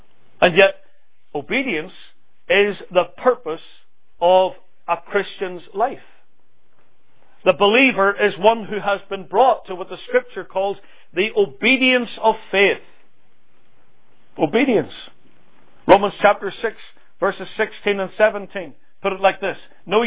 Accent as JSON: {"language": "English", "country": "United Kingdom", "said": "I come from the United Kingdom, where they have a queen, they have a monarch"}